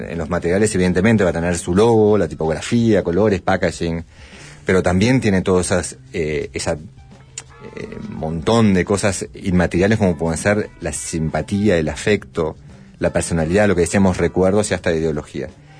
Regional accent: Uruguay; me acuerdo de cuando era chico en Uruguay

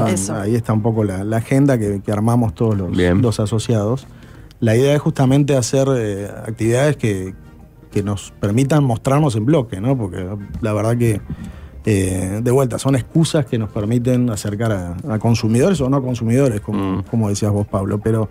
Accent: Uruguay; Nosotros creo que como uruguayos tenemos un debe también de volver a acercarnos al Tanat

